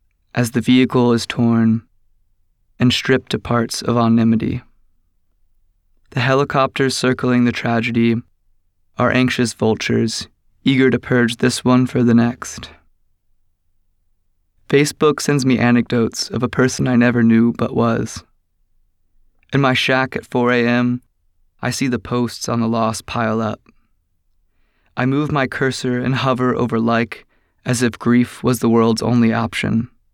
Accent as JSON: {"language": "English", "region": "North Carolina", "country": "United States", "lives_now": "Oakland, United States", "said": "I'm from North Carolina, and I'm back here now. I live in Oakland in a shack, and it's really nice."}